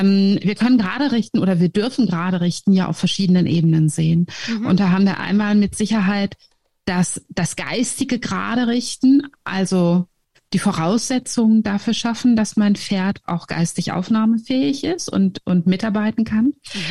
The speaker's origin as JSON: {"language": "German", "country": "Germany", "lives_now": "Tromsø, Norway", "said": "Ich bin Deutsche, wie man hört, und lebe aber kurz vom Nordpol in Tromsø, in der Nähe von Tromsø."}